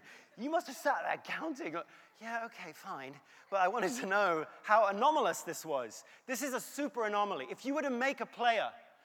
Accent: England, United Kingdom; because I'm from England originally.

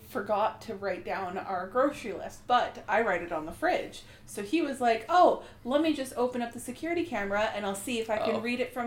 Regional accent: Canada; I'm the Canadian, so they recognize me there.

